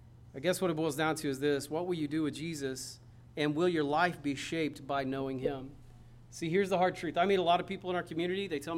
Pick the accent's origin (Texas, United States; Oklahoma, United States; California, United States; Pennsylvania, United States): Oklahoma, United States; Braggs; I grew up in Bragg, so I went to see my friends when they graduated the same year.